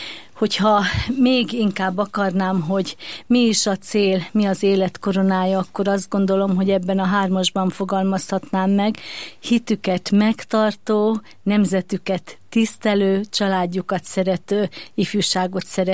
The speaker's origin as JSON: {"language": "Hungarian", "town": "Nemeshany", "region": "Veszprém County", "country": "Hungary", "tie": "born or raised there", "said": "Egy nagyon-nagyon szerető, meleg családi légkörben nőttem fel. Egy bakonyi kis faluban, Nemeshanyban töltöttem a gyermekkoromat."}